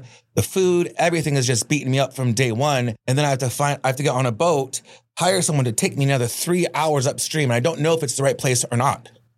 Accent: United States; it was a huge culture shock because I'm American.

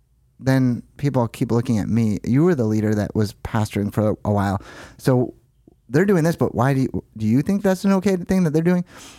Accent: United States; just because I'm an American with a Life Bible College degree

